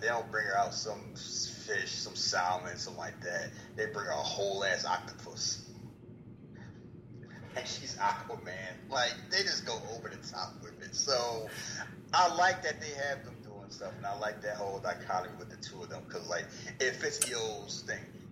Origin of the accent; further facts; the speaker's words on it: Kansas, United States; Oh, how you speak this language? Like, where are you from? Kansas.